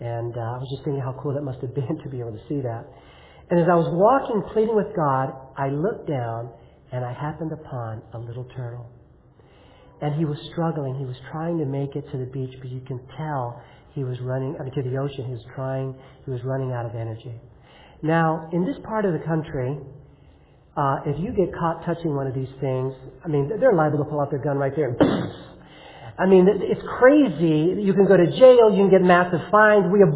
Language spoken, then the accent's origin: English; Los Angeles, California, United States; also born or lived in Manhattan / Chicago; Now, I was born in Manhattan, and I lived in Chicago, and I grew up in Los Angeles. The city was my world.